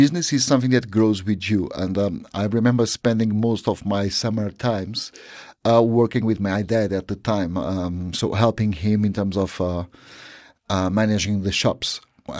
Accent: Lisbon, Portugal; English is a second language; also born or lived in Spain; I'm 53 years old, so almost a dinosaur. I was born and raised in Portugal, Lisbon, and I lived the most of my youth that side. I studied in Spain for 2 years

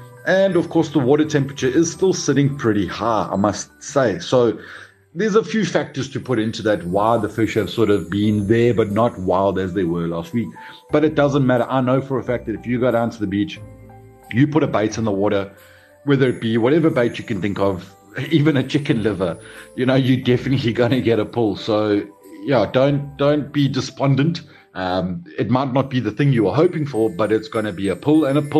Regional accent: South Africa; so we've all been through a lot the last year, whether good or bad, you know, collectively as a South African nation and or just individually.

